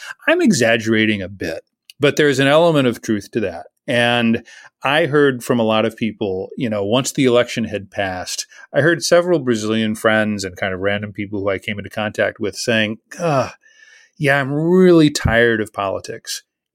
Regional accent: United States; as an American, where we have our own hierarchy, our own history, and our own way of looking at this.

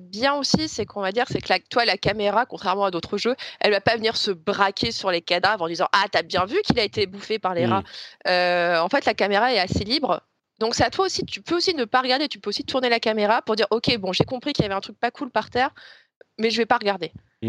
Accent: France; tu sens que t'es en France, donc c'est en tant que Français, je trouve ça bien

